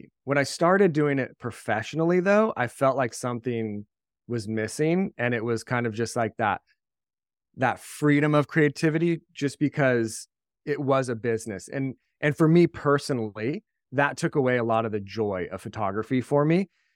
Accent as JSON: {"language": "English", "region": "California", "country": "United States", "tie": "born or raised there", "moved": "as an adult", "said": "So yeah, I mean, I grew up in California. I was always into photography."}